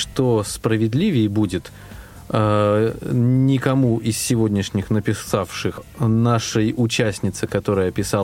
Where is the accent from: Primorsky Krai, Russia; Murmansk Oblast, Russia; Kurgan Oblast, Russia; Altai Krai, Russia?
Altai Krai, Russia; я с Алтая.